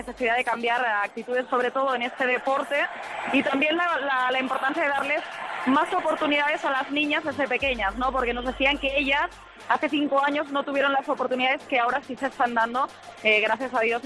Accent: Spain; Soy la única española que forma parte de este grupo

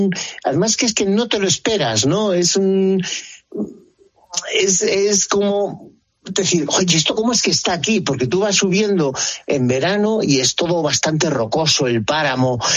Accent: Granada, Andalusia, Spain; los que somos granadinos semiconsortes

